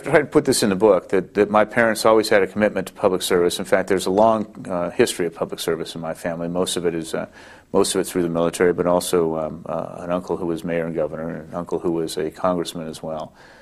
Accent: California, United States; also born or lived in Connecticut; Well, I was born in Connecticut, but that was an accident of birth. I know nothing about Connecticut. I was raised in California. My family is an old California family.

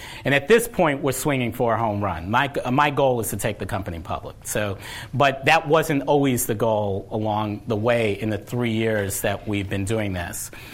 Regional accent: New York City, New York, United States; also born or lived in Bay Area, United States; now in Los Angeles, United States; Then I grew up in New York City. I always thought of San Francisco as a small town, so I kind of wanted to move to a bigger city, and I thought, why not move to the beach and move to L.A.?

